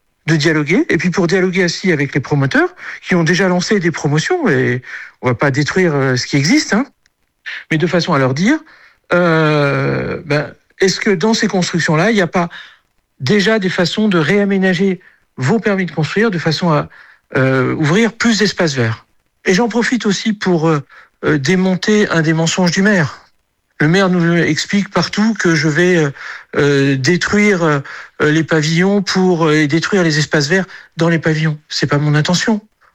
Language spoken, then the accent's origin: French; South-West, France; Chez moi, on dirait que c'est les promesses de Gascon, mais je suis du Sud-Ouest.